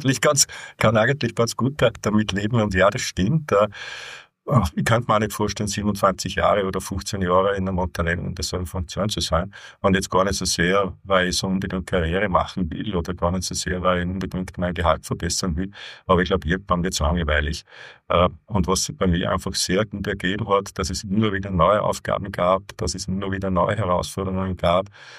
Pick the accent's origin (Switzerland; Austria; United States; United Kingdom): Austria; Upper Austria; Also ich kann mich nicht gut erinnern an eine Zeit als Kind im Mühlviertel, war eine super schöne Zeit.